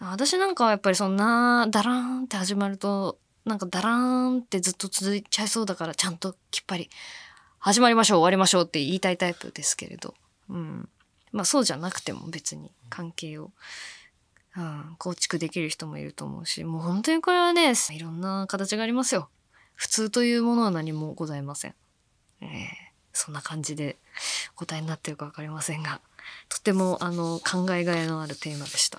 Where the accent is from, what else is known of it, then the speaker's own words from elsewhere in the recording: Fukuoka, Japan; accent: Hakata dialect; now in Tokyo, Japan; 私もうダメだ、東京に染まっちゃった、福岡に帰らないと博多弁が出ない感じになっちゃった。はい、まあ、電話口、そうね、相手が博多弁でもだんだん出なくなってきたかもな、東京も長くなってきちゃったしな